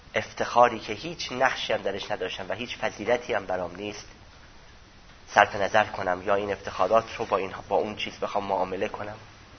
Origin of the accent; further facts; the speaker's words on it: Iran; born there; سرزمینی که در اونجا به دنیا اومدم و اون ایرانی بودن من.